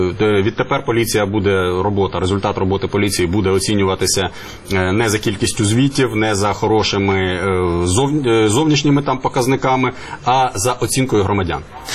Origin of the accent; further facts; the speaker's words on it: Kharkiv Oblast, Ukraine; У Харкові, Харківській області, моїй рідній області